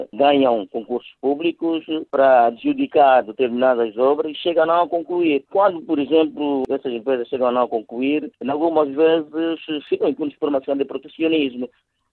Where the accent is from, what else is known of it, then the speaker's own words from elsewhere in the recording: Angola; nós enquanto angolanos e consumidores